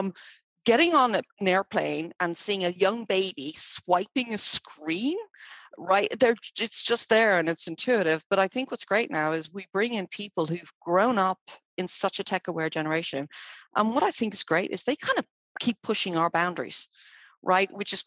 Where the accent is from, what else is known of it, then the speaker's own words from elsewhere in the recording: Dublin, Leinster, Ireland; Yeah, so I was born and bred in Dublin, Ireland, and I had a very traditional kind of upbringing there.